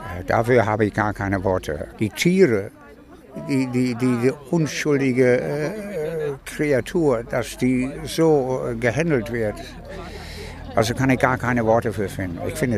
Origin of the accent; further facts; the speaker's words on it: Amsterdam, North Holland, Netherlands; Ich komme aus Amsterdam